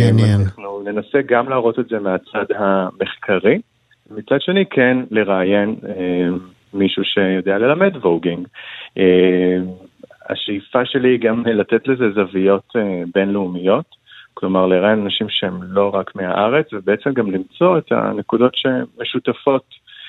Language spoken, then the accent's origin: Hebrew; Nahariya, Northern District, Israel; כשאני בתור נער, שזה כולה לפני 10 שנים, אז, ואני גדלתי בנעריה